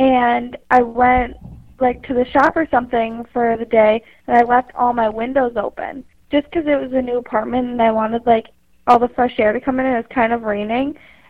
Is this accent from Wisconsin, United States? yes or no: yes; Eagle River, Wisconsin, United States; I'm from Eagle River, Wisconsin. Like 3 hours north of Green Bay.